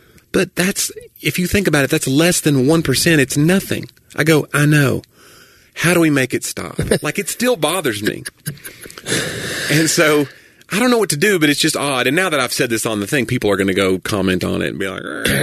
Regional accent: Tennessee, United States

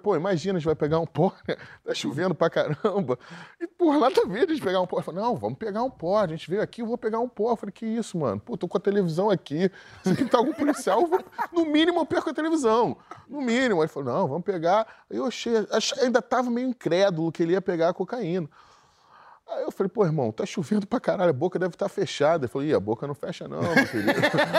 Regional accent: Rio de Janeiro, Brazil; vamos, a gente é carioca, porra

